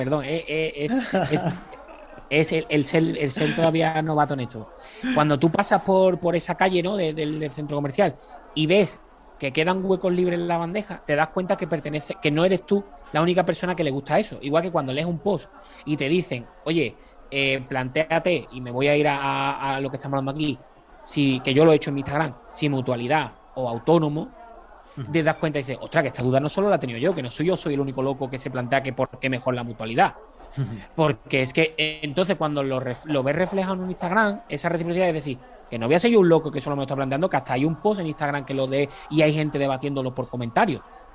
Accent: Seville, Andalusia, Spain; Yo soy de Sevilla.

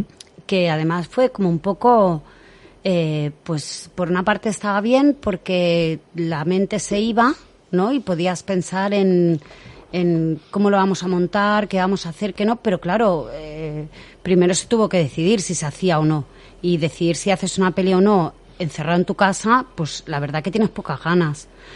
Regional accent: Catalonia, Spain; porque nosotros somos del Vallés Occidental.

